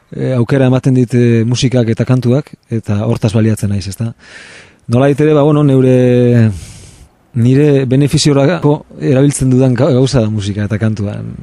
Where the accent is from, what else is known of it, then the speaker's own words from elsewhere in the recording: Amorebieta-Etxano, Basque Country, Spain; Herrikumea izan naiz ni beti, Zornotzan bizi izan naiz, lehenengo nire bizitzako lehenengo urteak. Eta gero ja, ba orain dela 10 bat urte Gasteizen bizi naizela, hirian.